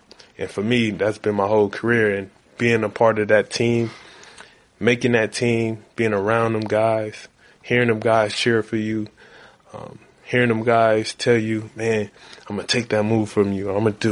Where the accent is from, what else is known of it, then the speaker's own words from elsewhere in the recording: Compton, California, United States; I'm going to just go to Compton High. I'm from Compton. It's walking distance from my home.